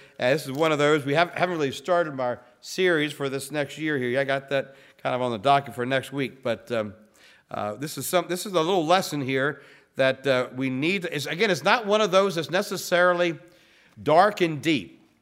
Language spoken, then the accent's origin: English; Maryland, United States; Of course, I'm from Maryland where dirt is still dirt.